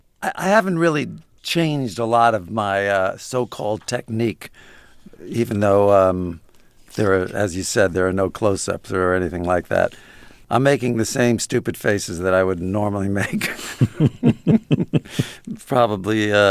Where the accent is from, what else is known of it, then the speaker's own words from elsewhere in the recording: New York City, New York, United States; I grew up in Brooklyn in in Sheepshead Bay. I lived right under the Belt Parkway.